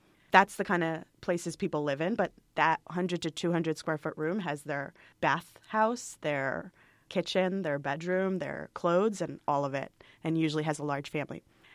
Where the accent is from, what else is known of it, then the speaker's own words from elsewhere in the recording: Mumbai, Maharashtra, India; even while growing up in Bombay